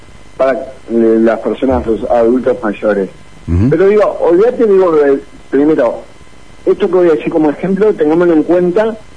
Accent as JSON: {"language": "Spanish", "town": "Concepción del Uruguay", "region": "Entre Ríos", "country": "Argentina", "said": "Yo soy de Concepción del Uruguay, les cuento para los oyentes que no saben."}